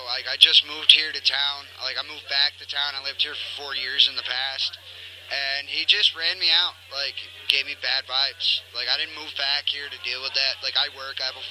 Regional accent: Buffalo, New York, United States; I'm from up by Buffalo, up by the Canadian border.

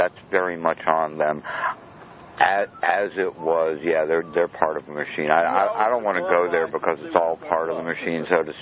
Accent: Brooklyn, New York, United States; I mean, I'm from Brooklyn, and I've lived in other big cities.

